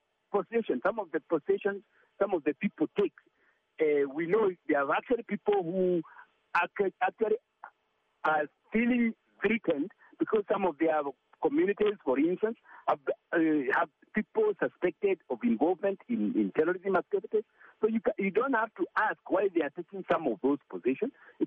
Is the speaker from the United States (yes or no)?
no; Kenya; as a Kenyan